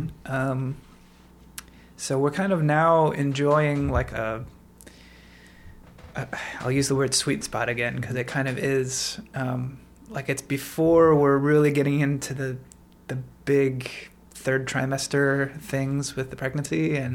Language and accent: English; Portland, Oregon, United States; also born or lived in New York; we decided to come back here because I grew up around Portland, and then we had our first son, and we're now pregnant with our second a daughter.